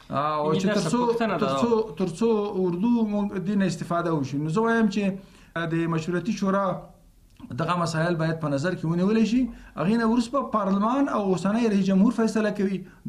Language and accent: Pashto; Afghanistan; مګر دا مونږ افغانان یو چې تصمیم نیسو من افغانان باید بین افغانی مذاکرات وکړو